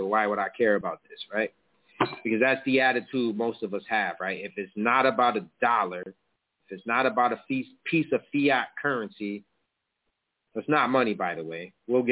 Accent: Buffalo, New York, United States; So basically, I grew up in Buffalo, New York, in the hood, and I'm a project baby.

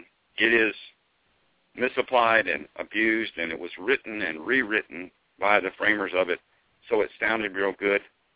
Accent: Atlanta, Georgia, United States; And I grew up in Atlanta in the South, so I've been exposed to states' rights my whole life.

